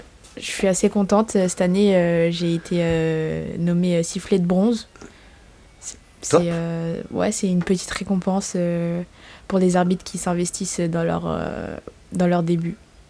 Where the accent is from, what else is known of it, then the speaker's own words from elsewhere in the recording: Brazil; Je suis brésilienne.